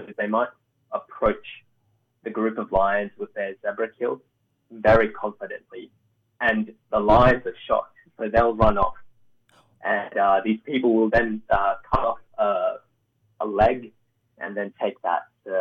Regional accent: Delhi, India; born there; I was born in Delhi, but my family originally is from central India.

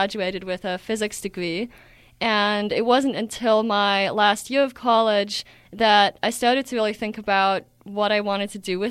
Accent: Switzerland; moved away; growing up in Switzerland, I never really thought about it because I kind of took it for granted.

